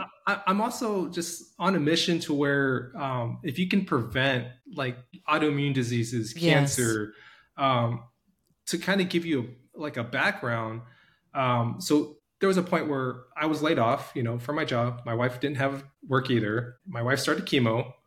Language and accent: English; Missouri, United States; I grew up on kimchi breakfast, lunch, and dinner. I'll bring it to school sometimes. And growing up in Missouri, I got made fun of.